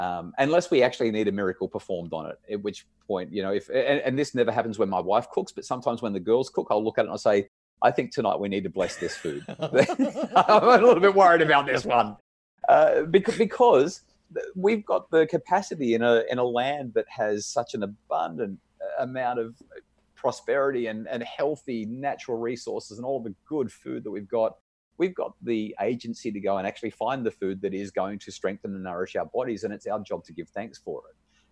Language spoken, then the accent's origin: English; Australia; You know, Australian breakfasts aren't quite as bad as American breakfasts, though. We don't have marshmallows in our breakfast.